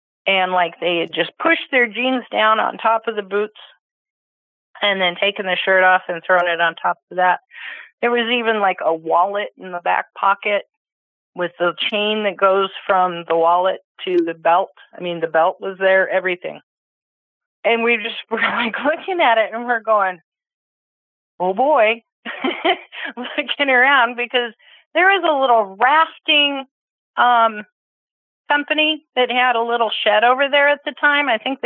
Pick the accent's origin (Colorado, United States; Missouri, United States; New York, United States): Colorado, United States; Eagle; also born or lived in Grand Junction; I was living in Grand Junction, and we were going to move back into the mountains as I grew up in Eagle. And I was moving back to Eagle from Grand Junction.